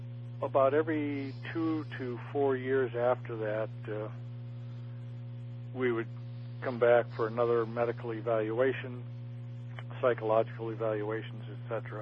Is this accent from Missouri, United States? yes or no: no; Chicago, Illinois, United States; Something I didn't have from growing up in Chicago.